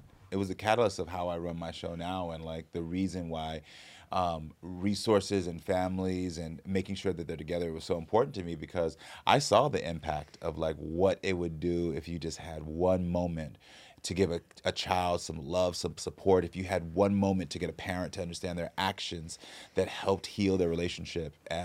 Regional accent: Houston, Texas, United States; I'm from Houston.

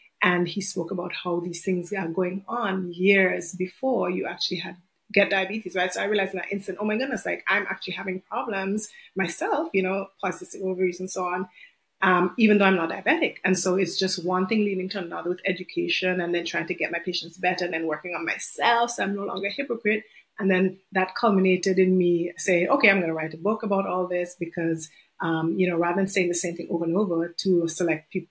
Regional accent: Antigua & Barbuda; moved away as an adult; now in Mississippi, United States; So basically, I came here to Mississippi from Antigua in 2013

